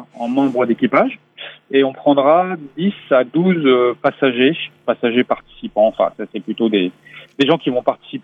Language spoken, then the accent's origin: French; Saint-Brieuc, Brittany, France; je suis de Saint-Brieuc, j'ai toujours baigné dans ce milieu-là, j'ai toujours fait du bateau.